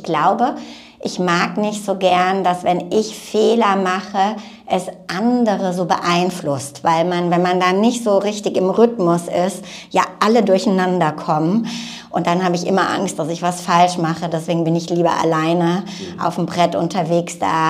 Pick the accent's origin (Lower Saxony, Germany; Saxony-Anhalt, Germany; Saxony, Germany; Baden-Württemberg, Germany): Baden-Württemberg, Germany; Freiburg; also ich bin Badnerin, also ich komme aus Freiburg